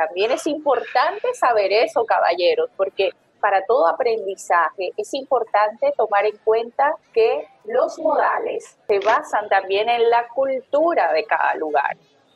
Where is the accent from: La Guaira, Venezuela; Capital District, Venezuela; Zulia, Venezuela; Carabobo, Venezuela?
Zulia, Venezuela; Maracaibo; born there; Vivo en Maracaibo, nací en Maracaibo, mi país Venezuela